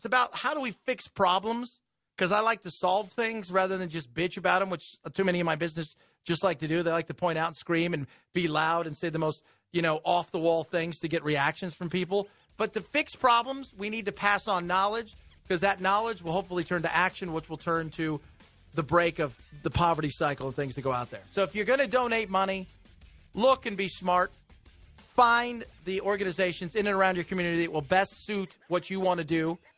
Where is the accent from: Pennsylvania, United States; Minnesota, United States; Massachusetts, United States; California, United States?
California, United States; Los Angeles; I love the California Surf because I was obviously from Los Angeles.